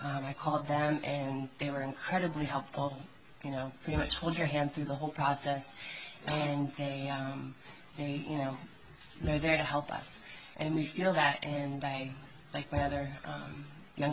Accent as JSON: {"language": "English", "town": "Cordova", "region": "Alaska", "country": "United States", "said": "I'm from Cordova, Alaska, and I'm a commercial fisherman."}